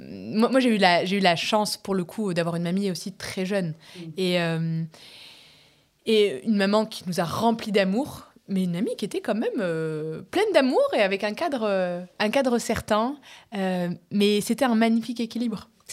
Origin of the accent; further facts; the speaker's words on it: Centre-Val de Loire, France; born there; mes parents sont marocains, tous les deux. Moi, j'ai été naturalisée française. Je suis née dans le Loir-et-Cher.